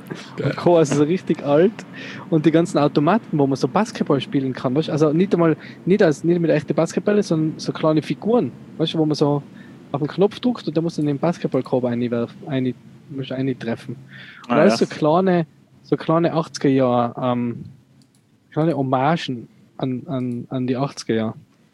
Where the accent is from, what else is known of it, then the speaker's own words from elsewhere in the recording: Tyrol, Austria; Als Tiroler